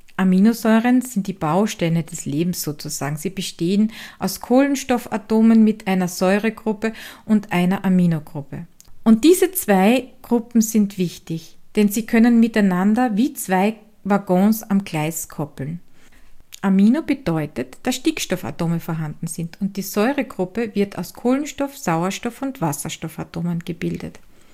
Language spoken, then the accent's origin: German; Styria, Austria; accent: Styrian; den steirischen Dialekt aus meiner Heimat